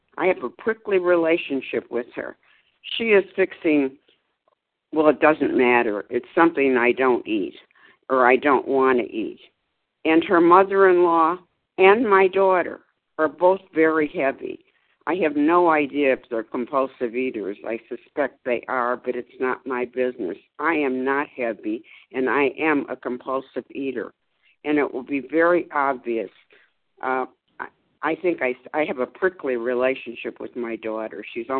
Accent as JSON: {"language": "English", "region": "Texas", "country": "United States", "said": "from Texas, and I appreciated the share so much."}